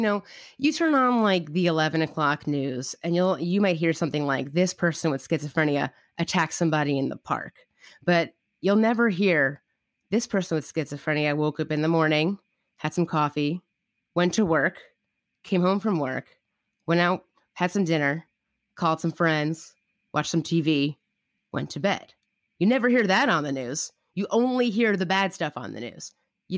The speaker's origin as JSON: {"language": "English", "region": "New York", "country": "United States", "said": "About myself, I'm from New York."}